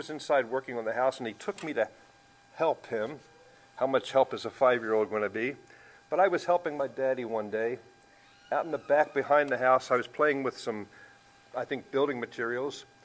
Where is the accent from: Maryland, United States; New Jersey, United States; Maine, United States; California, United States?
Maryland, United States; Baltimore; I was 5 years old, and we moved to a new home in Baltimore City. I grew up in Baltimore.